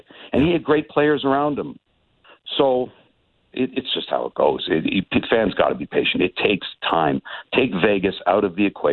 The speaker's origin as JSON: {"language": "English", "town": "Toronto", "region": "Ontario", "country": "Canada", "tie": "born or raised there", "said": "growing up in the Toronto market till I was nearly 40 years old"}